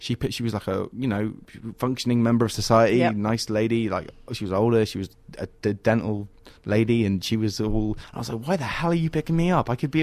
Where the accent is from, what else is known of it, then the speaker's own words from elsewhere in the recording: England, United Kingdom; now in Australia; I'm doing terribly in England. Like, I wouldn't even be able, if I played a home show in my hometown, like, I wouldn't sell it out or anything.